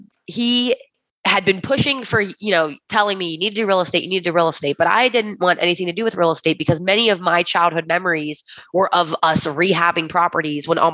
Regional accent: Ohio, United States; So, sometimes I say I'm from Pittsburgh, sometimes I say I'm from Ohio, but I was raised in the state of Ohio.

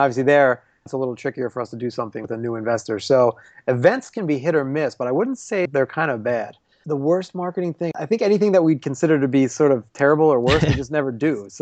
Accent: Philadelphia, Pennsylvania, United States; It just so happens I'm from Philly.

